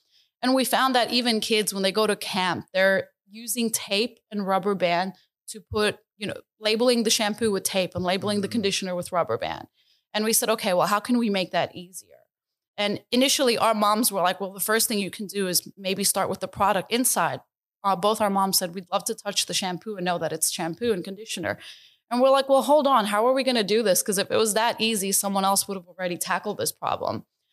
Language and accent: English; New York City, New York, United States; also born or lived in Albania; now in Australia; I was born in Albania, but I left Albania when I was a few months old. Mm-hmm. So I guess I'm fully American at this point. But I grew up in New York City, in the Bronx specifically.